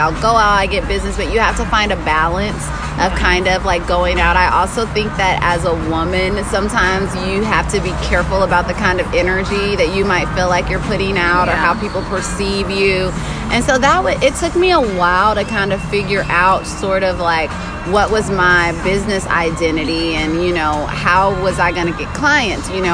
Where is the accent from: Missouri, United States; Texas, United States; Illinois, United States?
Texas, United States; Houston; I'm from Houston.